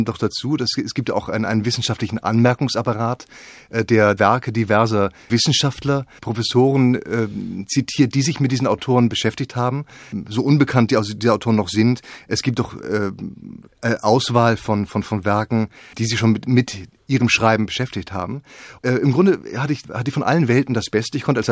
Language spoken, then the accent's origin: German; Schleswig-Holstein, Germany; now in Berlin, Germany; Also ich bin selbst aus Schleswig-Holstein, lebe aber in Berlin und war in Rom und so weiter.